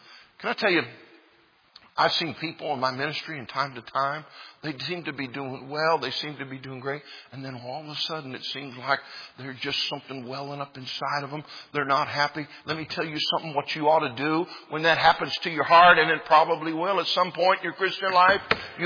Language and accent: English; Colorado, United States; You know, I grew up in Colorado, and we had this old excuse everybody used to say for not coming to church.